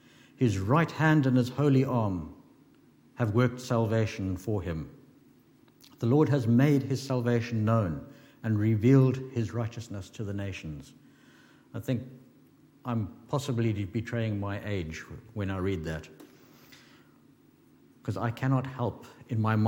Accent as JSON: {"language": "English", "country": "Zimbabwe", "tie": "born or raised there", "said": "I remember many years ago when I was growing up in Zimbabwe. It was at the time primarily a farming community."}